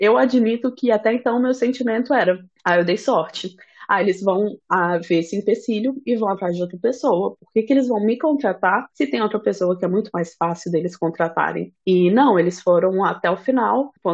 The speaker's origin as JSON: {"language": "Portuguese", "town": "Brasília", "region": "Federal District", "country": "Brazil", "said": "sou formada em engenharia de computação, sou de Brasília, estudei na UNB"}